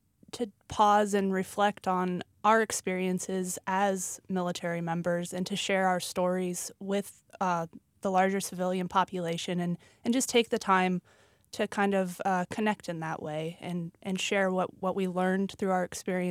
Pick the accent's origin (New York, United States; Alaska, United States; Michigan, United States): Alaska, United States; I grew up in Alaska and did a bunch of deep sea fishing.